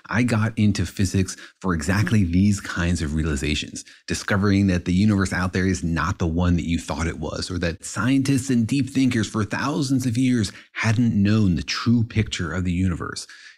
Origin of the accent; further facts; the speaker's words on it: Los Alamos, New Mexico, United States; given that I grew up in Los Alamos, where they invented nuclear weapons